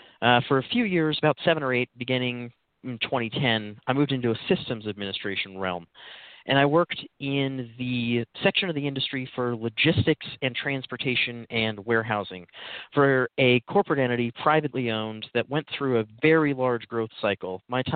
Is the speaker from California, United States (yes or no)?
no; Salt Lake City, Utah, United States; So I'm from Salt Lake City, Utah, and I've always been interested in tech from even a really young age.